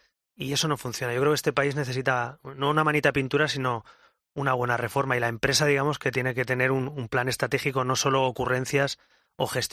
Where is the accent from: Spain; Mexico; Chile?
Spain; Como cualquier español, con un poquito más de formación o información.